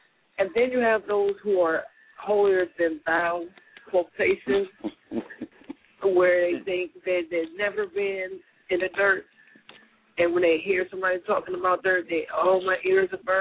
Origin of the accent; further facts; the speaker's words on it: Detroit, Michigan, United States; I grew up in Detroit, so I'm seeing a lot myself